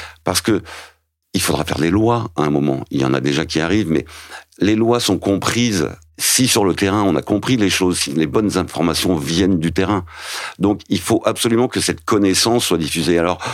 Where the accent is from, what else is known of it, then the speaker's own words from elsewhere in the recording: Quimper, Brittany, France; born there; moi je suis né à Quimper dans le Finistère